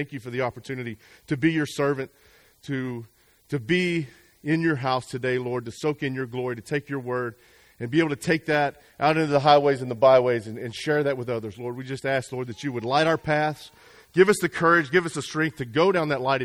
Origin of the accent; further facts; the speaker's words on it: Arlington, Texas, United States; I got a frantic phone call from a buddy of mine who I grew up with here in Arlington, Texas.